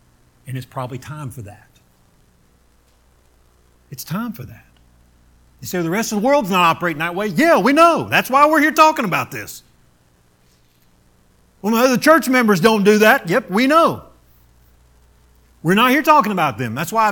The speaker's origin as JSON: {"language": "English", "region": "Florida", "country": "United States", "tie": "born or raised there", "said": "I grew up in Florida. We like having a tan, like knowing that we went to the beach."}